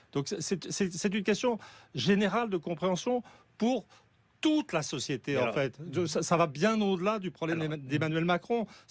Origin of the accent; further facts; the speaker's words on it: Saint-Germain-en-Laye, Île-de-France, France; je suis natif de Saint-Germain-en-Laye. C'est vous dire, je ne suis pas parisien.